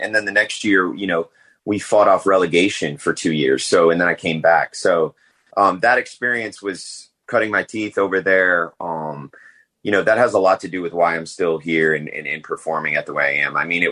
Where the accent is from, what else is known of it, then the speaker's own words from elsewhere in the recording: Mason, Michigan, United States; I grew up in Mason, Michigan, in a smaller town, and it was different, you know, in 2000 and 2001.